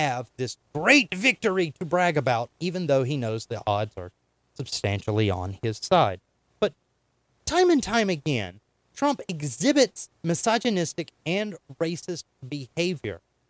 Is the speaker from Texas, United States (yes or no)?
no; North Carolina, United States; I was born in the South.